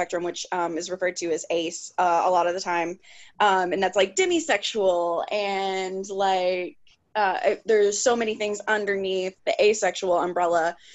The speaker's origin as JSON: {"language": "English", "region": "Kentucky", "country": "United States", "tie": "born or raised there", "said": "I mean, I was born and raised in Kentucky, you know, it takes a minute for everything to get to us here."}